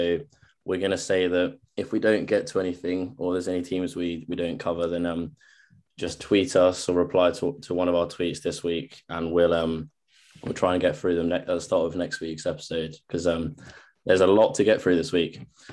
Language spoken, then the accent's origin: English; England, United Kingdom; me as an Englishman now hosting the podcast